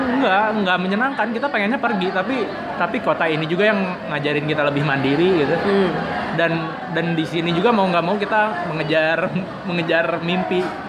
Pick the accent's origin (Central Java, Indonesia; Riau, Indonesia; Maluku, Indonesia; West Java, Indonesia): West Java, Indonesia; Bandung; now in Jakarta, Indonesia; karena dulu tuh karena yang kan dari kecil lahir dan besar di Bandung gitu.